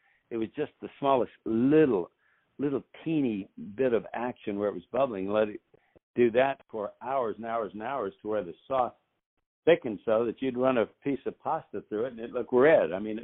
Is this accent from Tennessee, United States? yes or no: yes; Nashville, Tennessee, United States; But basically, I grew up in Nashville, and I realized that I was right. Almost everybody was in the music business.